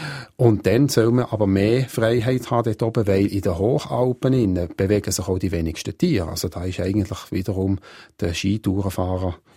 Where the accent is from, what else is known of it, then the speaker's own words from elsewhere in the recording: Bern, Switzerland; also born or lived in Graubünden / Ticino / Valais; Meine Mutter ist eine Holländerin. Aufgewachsen bin ich in Bern. Die letzten 25 Jahre habe ich aber im Schweizer Alpenraum gelebt, im Graubünden, im Tessin, im Wallis und jetzt im Berner Oberland. Und ursprünglich von meiner Vaterseite her bin ich Walser.